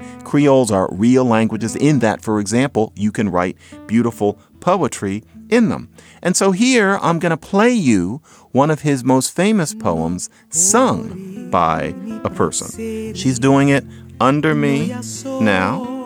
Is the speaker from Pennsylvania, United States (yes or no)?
yes; Philadelphia, Pennsylvania, United States; Oh, yeah, that's the sound of Philadelphia. I grew up in Philadelphia, so I heard this all the time.